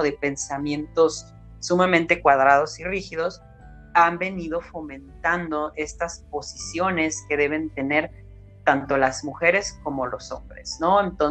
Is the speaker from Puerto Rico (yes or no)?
no; Mexico; Entonces imagínate eso en nuestras culturas, ¿no? Como la mexicana